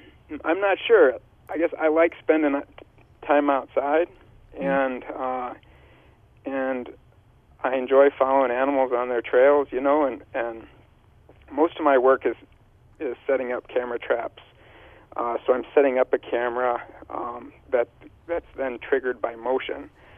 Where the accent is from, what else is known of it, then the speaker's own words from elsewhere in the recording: Pierre, South Dakota, United States; and I grew up in Pierre. Now I live down by Chamberlain, but when I was growing up in Pierre